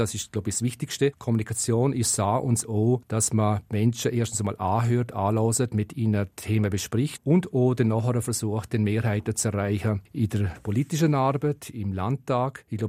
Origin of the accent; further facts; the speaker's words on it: Mauren, Liechtenstein; now in Schellenberg, Liechtenstein; Ich bin quasi Doppelbürger von Mura-Schellenberg. Ich bin in Mura aufgewachsen und wohne seit 20 Jahren im Schellenberg.